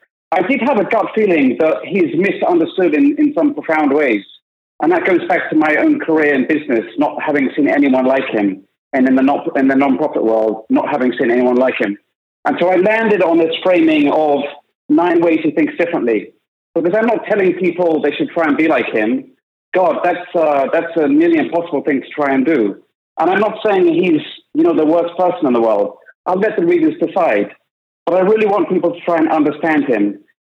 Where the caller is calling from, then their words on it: London, United Kingdom; I'm calling in from London